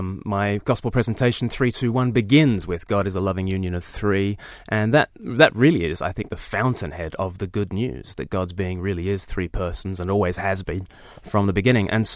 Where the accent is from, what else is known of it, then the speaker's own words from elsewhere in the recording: Australia; also born or lived in United Kingdom; I've spent half my life in the UK. I grew up in Australia, so I sound like a pom to all the Australians. I sound like a convict to the English.